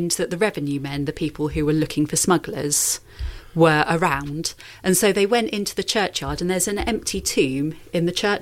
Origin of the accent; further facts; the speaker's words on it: Bryston, United Kingdom; A little bit of the north, but I grew up in Bryston.